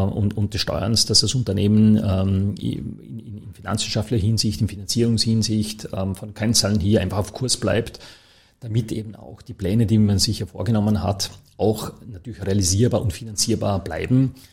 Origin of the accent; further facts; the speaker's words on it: Dornbirn, Vorarlberg, Austria; Und es war natürlich für mich toll als Vorarlberger. Ich bin in Dornbirn zur Schule gegangen